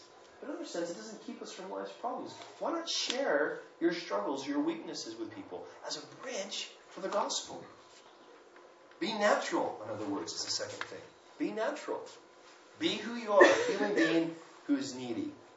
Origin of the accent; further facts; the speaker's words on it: United States; maybe I get away with this because I'm American, so people expect me to ask rude questions.